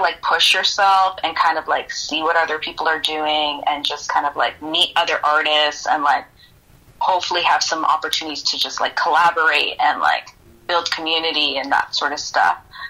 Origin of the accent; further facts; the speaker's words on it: Stoney Creek, Ontario, Canada; now in Toronto, Canada; I grew up in Stoney Creek.